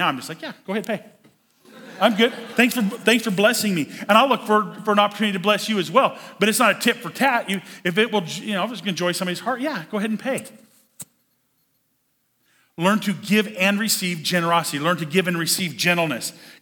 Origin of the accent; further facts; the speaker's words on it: Nebraska, United States; I grew up in Western Nebraska